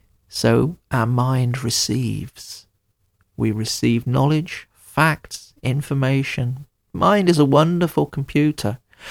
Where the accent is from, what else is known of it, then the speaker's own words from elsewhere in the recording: United Kingdom; I'm British.